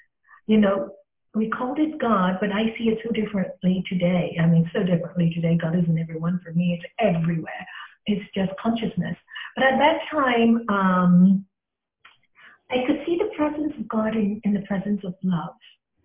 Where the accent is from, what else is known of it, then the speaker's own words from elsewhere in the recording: Hong Kong; Well, I was brought up in Hong Kong to a very spiritual family.